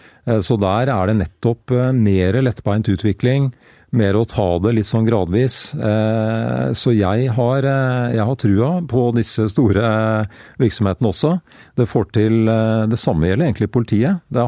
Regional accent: Greverud, Akershus, Norway; skal du oppleve noe da, som ungdom på Greverud, så er det jo byen som dette.

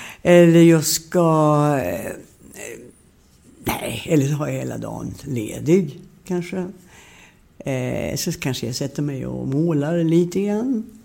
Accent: Landskrona, Skåne, Sweden; Ja, jag vet att jag föddes, vi bodde i Borstahusen i fiskeläget utanför Landskrona.

